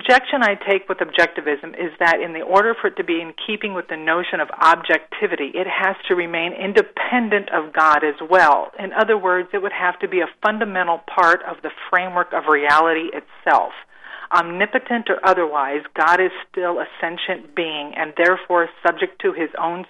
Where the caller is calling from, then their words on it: Cabo San Lucas, Baja California Sur, Mexico; I am calling from Mexico.